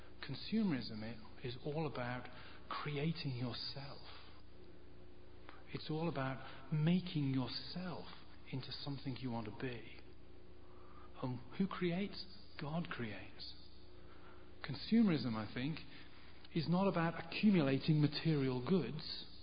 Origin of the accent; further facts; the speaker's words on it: England, United Kingdom; now in United States; I'm an English person.